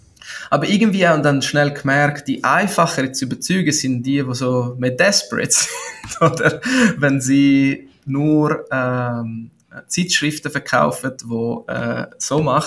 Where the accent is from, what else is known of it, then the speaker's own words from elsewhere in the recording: Ticino, Switzerland; German is a second language; Deutsch ist nur meine zweite Sprache. Ich bin in Tessin aufgewachsen